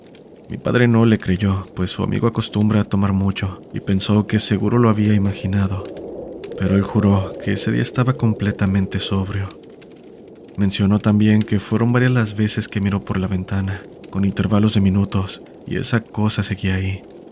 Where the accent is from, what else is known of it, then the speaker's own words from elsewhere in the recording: San Pedro de Macorís, Dominican Republic; now in La Romana, Dominican Republic; soy de República Dominicana. … actualmente vivo en la ciudad de La Romana. Recuerdo que durante mi infancia vivía en San Pedro, en una casa grande de madera